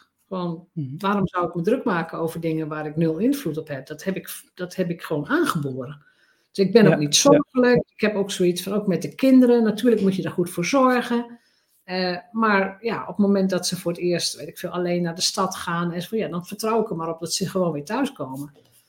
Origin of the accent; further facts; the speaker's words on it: Drenthe, Netherlands; En ik kom uit Drenthe, dus voor de Nederlanders, Drenthe is heel geaard, heel gegrond.